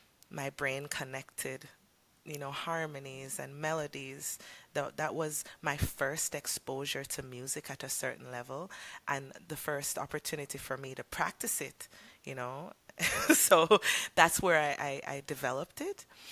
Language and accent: English; Brownstown, Saint Ann, Jamaica; So I grew up in Brownstown, St. Anne. So if anyone has been to Ocho Rios, you can go up into the mountains of Mount Diablo. And that's where I grew up. I grew up in a very, very humble beginnings with my grandmother, who was a school teacher